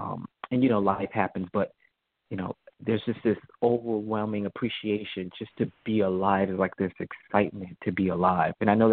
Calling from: Florida, United States; I'm calling from Florida.

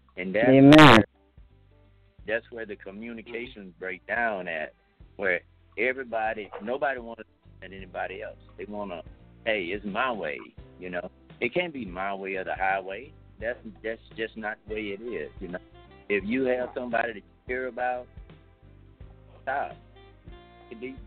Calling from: Gulf Breeze, Florida, United States; I'm calling from Florida, Gulf Breeze area.

